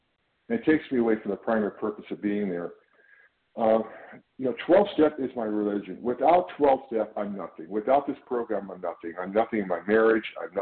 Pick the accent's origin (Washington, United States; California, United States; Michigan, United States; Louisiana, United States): California, United States; I'm from California